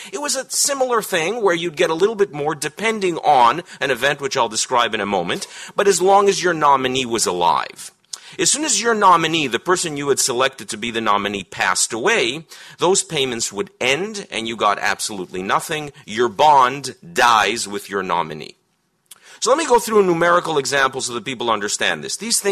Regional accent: Canada; this is a good point to remind you I'm from Canada

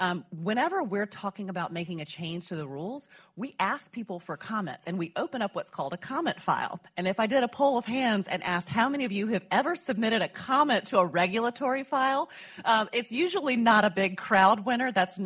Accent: Alabama, United States; I'm from Alabama, so I'll pick on Alabama.

